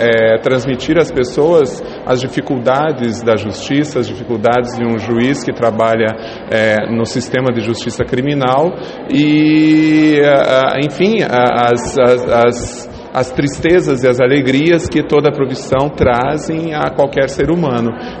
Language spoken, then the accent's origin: Portuguese; União da Vitória, Paraná, Brazil; vir para a União da Vitória, Porto União da Vitória, porque é a minha terra natal, é onde eu tenho as minhas raízes, né?